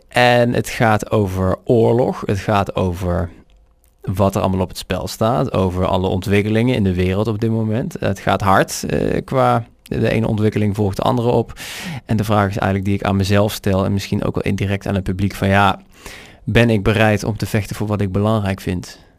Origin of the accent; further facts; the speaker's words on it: Zeeland, North Brabant, Netherlands; Ik ben 31 jaar. Ik kom uit het Brabantse Zeeland. Dat is dus niet provincie Zeeland, maar is een dorpje bij Uden